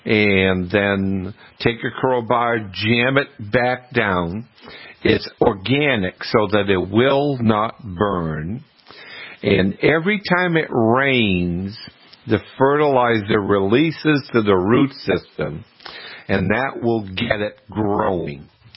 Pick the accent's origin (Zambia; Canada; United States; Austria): Canada; I'm not Irish. I'm a French-Canadian.